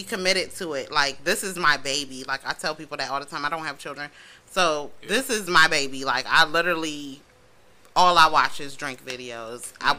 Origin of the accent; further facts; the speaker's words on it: Virginia, United States; And you know, like I told y'all, I'm from Virginia. Virginia ain't rocking for that shit, but it's going to get done.